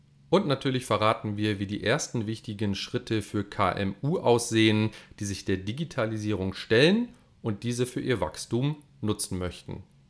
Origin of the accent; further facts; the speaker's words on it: Bonn, North Rhine-Westphalia, Germany; wir sind beide Bonner